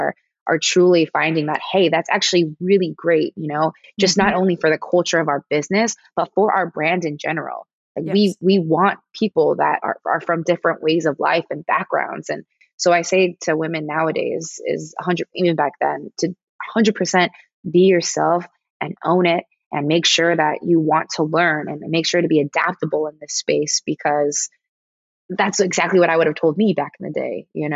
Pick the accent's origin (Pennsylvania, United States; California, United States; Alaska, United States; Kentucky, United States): California, United States; San Jose; I'm from Eastside San Jose. I went to the East Coast to play soccer, and then I found my way back home